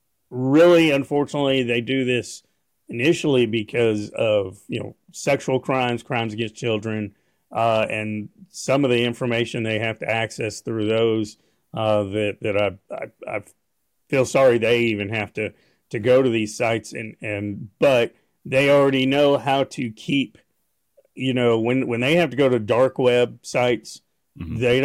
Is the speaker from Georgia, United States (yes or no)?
no; Texas, United States; You know, I'm a Texan. Texan at first, really, as we talk about it, and I'm a conservative.